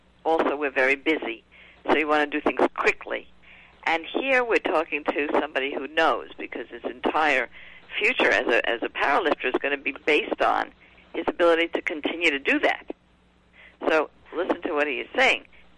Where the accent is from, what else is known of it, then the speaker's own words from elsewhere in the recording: Brooklyn, New York, United States; it's just like I grew up in Brooklyn and you grew up in the Oneida Indian Nation.